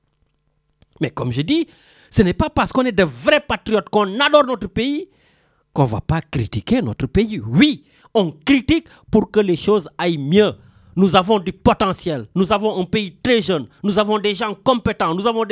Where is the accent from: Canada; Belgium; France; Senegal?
Senegal; On est des Sénégalais, on est fiers de l'être, quelle que soit la deuxième nationalité que nous avons. Que ce soit française, américaine, suédoise, canadienne, tout ce que vous voulez.